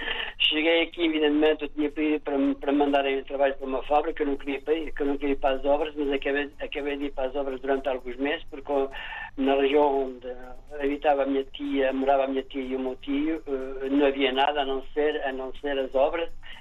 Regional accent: Portugal; moved away as an adult; now in France; Eu tinha 20 anos quando cheguei à França, de maneira que 20 anos em 1970, já vem compreender porque é que eu saí de Portugal e vim para o estrangeiro, foi à França

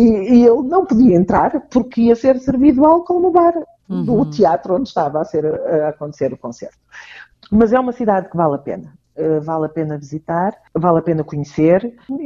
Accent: Portugal; now in Trondheim, Norway; eu sou a típica portuguesa, cabelo muito escuro, olhos muito escuros, não há quem enganar, que eu não sou norueguesa.

